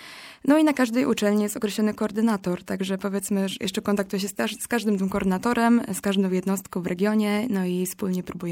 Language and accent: Polish; Lublin, Lublin Voivodeship, Poland; now in Gdańsk, Poland; Generalnie pochodzę z Lublina i przyjechałam tutaj na studia do Gdańska, nie znając zupełnie nikogo.